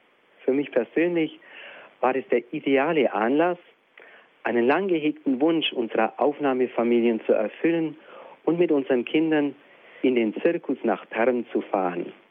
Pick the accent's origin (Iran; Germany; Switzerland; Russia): Russia; auch bei uns in Russland gibt es so etwas Ähnliches wie Fasching oder Karneval.